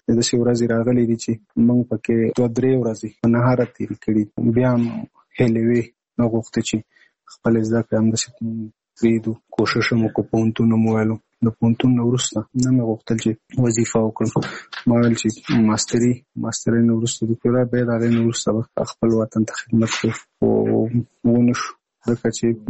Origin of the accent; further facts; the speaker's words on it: Nangarhar, Afghanistan; now in Kabul, Afghanistan; زموږ کور په ننګرهار کې دی زه په کابل کې یم